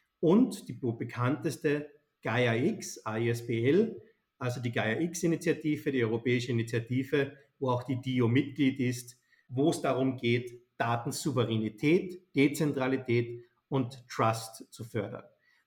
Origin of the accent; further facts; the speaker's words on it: Austria; bei uns in Österreich